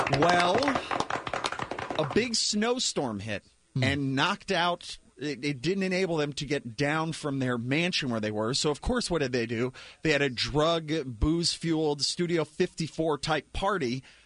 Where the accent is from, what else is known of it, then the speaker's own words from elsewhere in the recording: Arizona, United States; Well, I grew up in Arizona, and we had rattlesnakes around, and I've seen